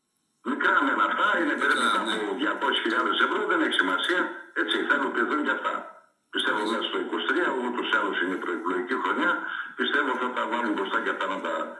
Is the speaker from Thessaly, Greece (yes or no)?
yes; Farkadona, Thessaly, Greece; είμαστε τοπικιστέοι, Φαρκαδόνοι, α το πω έτσι, να μην πω για άλλα χωριά. Έτσι θα ψηφίσω το χωριό μου